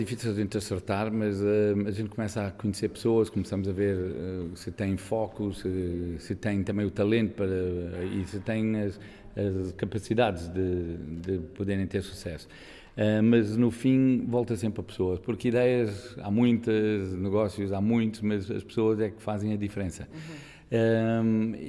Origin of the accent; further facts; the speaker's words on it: Portugal; eu, quando estou cá, sou sempre estrangeiro, não percebo porquê. Quando saio daqui é que dizem que eu sou português, mas cá sou estrangeiro, lá fora sou português.